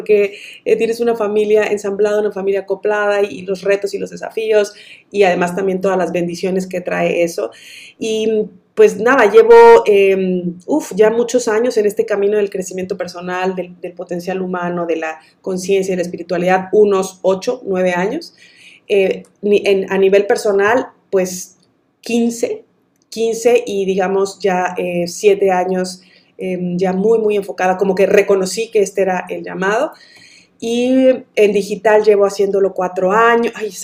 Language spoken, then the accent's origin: Spanish; Veracruz, Mexico; born there; now in Monterrey, Mexico; soy mexicana, vivo en Monterrey, al norte del país. No nací aquí. Nací en Veracruz, pero ya tenemos 10 años viviendo acá.